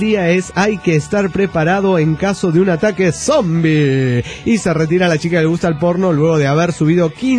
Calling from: Cancún, Quintana Roo, Mexico; de Cancún, Quintana Roo.

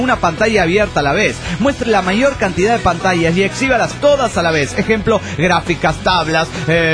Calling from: Tuluá, Valle del Cauca, Colombia; de Tuluá, Colombia.

